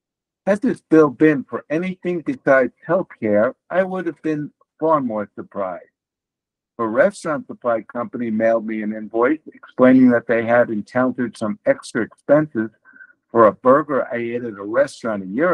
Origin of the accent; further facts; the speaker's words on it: United States; due to the fact that I'm an American.